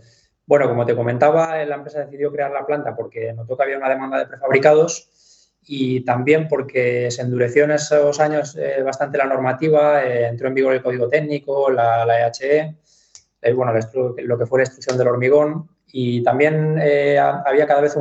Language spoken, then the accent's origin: Spanish; Los Yébenes, Castilla-La Mancha, Spain; yo también soy de Los Llévenes, soy de aquí del pueblo.